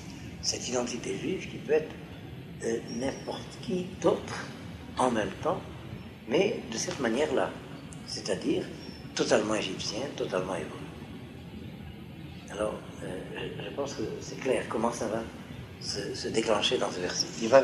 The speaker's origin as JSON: {"language": "French", "country": "France", "said": "lorsque nous vivions en France, et si on nous demandait, mais vous êtes quoi? On avait tendance de répondre, nous sommes français. Et puis on nous demandait, vous êtes français? On est juifs."}